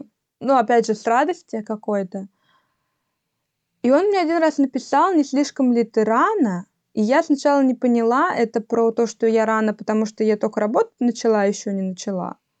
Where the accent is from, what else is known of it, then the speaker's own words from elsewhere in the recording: Russia; я не была там какой-то новенькой в плане того, что я из России.